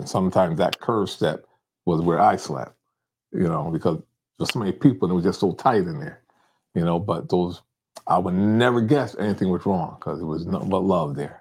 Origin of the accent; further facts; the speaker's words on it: New Haven, Connecticut, United States; Well, I was born in Yale New Haven Hospital, obviously, but I grew up at 556 Valley Street in the McConaughey Terrace housing projects.